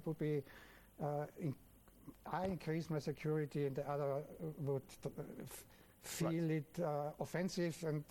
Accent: Vienna, Austria; English is a second language; So one is because I'm coming from Vienna. We had the Vienna Congress of 1815.

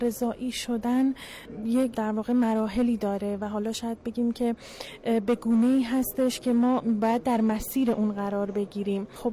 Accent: Tehran, Tehran Province, Iran; من از تهران اومدم.

